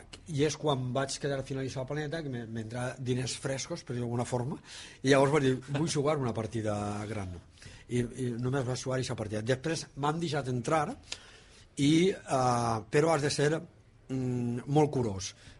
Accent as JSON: {"language": "Catalan", "region": "Valencian Community", "country": "Spain", "said": "nosaltres a València, el meu poble està a una hora i quart del centre de València caminant."}